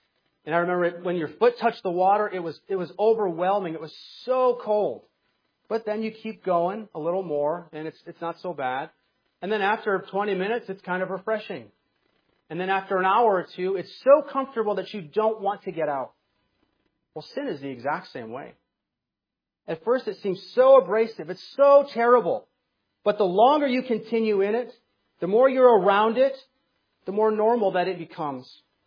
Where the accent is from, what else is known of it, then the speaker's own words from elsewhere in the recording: Michigan, United States; When we were growing up in Michigan, every year we would go to Lake Michigan